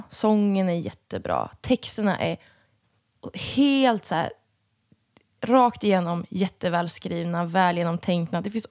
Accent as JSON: {"language": "Swedish", "town": "Umeå", "region": "Västerbotten County", "country": "Sweden", "said": "Jag måste säga att jag är från Umeå."}